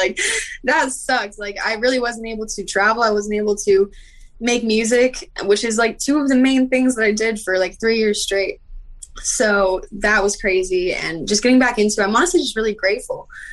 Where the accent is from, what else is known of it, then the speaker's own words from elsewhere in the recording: Las Vegas, Nevada, United States; And I'm also born and raised in Las Vegas from there, so you know, I was sneaking into EDC when I was like 16 years old.